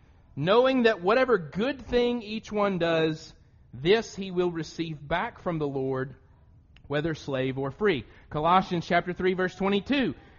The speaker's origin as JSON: {"language": "English", "town": "Loudon", "region": "Tennessee", "country": "United States", "tie": "born or raised there", "said": "When I grew up in Loudoun, Tennessee, we never locked anything and the keys stayed right there in the ignition"}